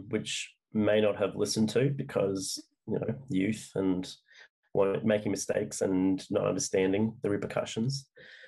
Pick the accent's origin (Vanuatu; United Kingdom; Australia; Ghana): Australia; I'm Australian, so my pronunciation is probably quite different to American or even British English